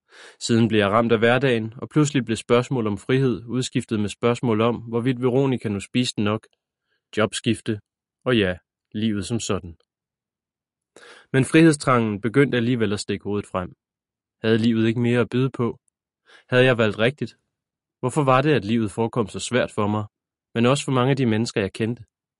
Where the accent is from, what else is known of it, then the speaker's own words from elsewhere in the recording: Maribo, Zealand, Denmark; mens jeg var på arbejde på Q8 i Maribo på Lolland, hvor jeg voksede op